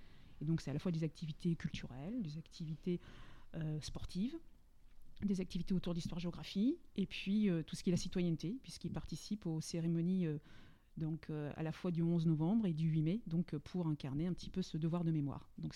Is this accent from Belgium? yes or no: no; Évreux, Normandy, France; je suis normande, hébroïcienne, française, mais surtout européenne.